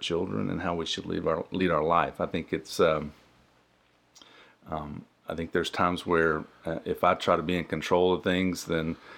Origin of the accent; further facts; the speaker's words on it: Gadsden, Alabama, United States; in Gadsden, so we're both from Gadsden.